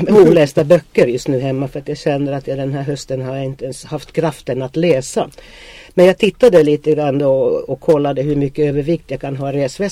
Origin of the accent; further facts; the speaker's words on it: Finland; Swedish is a second language; now in Sweden; Jag är ju efterkrigsbarn från Finland. Och det var ju inte några rika tider i Finland.